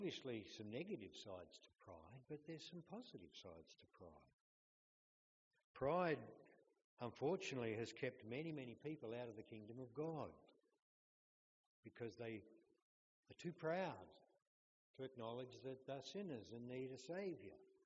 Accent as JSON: {"language": "English", "region": "Western Australia", "country": "Australia", "said": "I'm West Australian, and so I follow the real big birds."}